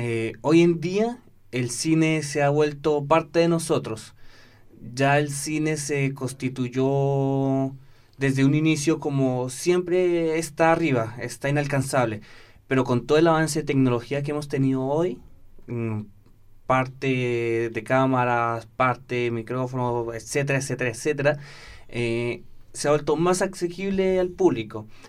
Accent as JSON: {"language": "Spanish", "region": "Bogotá", "country": "Colombia", "tie": "born there", "also_born_or_lived": "Buenos Aires, Argentina", "moved": "as an adult", "said": "nací en Bogotá, estuve estudiando, en realidad estuve estudiando un semestre de periodismo en Colombia."}